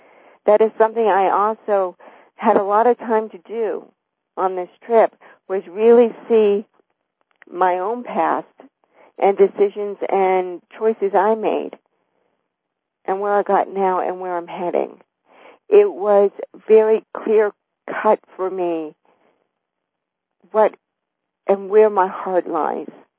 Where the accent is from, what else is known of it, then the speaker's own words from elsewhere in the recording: Los Angeles, California, United States; I've always lived on west of the Mississippi, and I grew up in Los Angeles, where it's so separate.